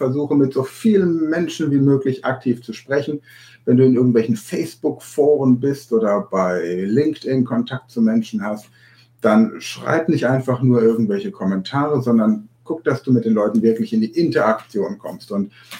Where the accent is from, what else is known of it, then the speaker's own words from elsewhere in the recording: Hannover, Lower Saxony, Germany; born there; Ich bin in Hannover geboren, noch nicht mal in Hannover wird Hochdeutsch gesprochen